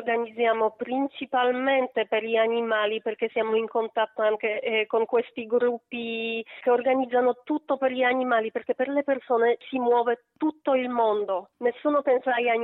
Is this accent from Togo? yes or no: no; Poland; Italian is a second language; Sì, perché io essendo polacca riesco a metterli in contatto tutti i gruppi